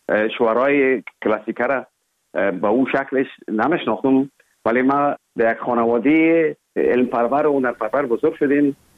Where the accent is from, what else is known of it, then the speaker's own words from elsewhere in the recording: Kabul, Afghanistan; born there; اصلا زادگاه من کابل است ولی همونطور که گفتم زیاد ما در دیگه ولایت هم بودیم